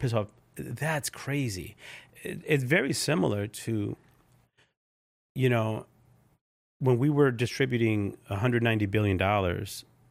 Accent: Connecticut, United States; You know, I'm from Connecticut, and we have a submarine base over there.

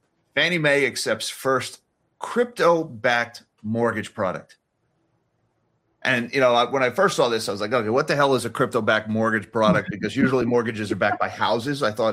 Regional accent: Lakewood, New Jersey, United States; near my hometown in Lakewood, New Jersey.

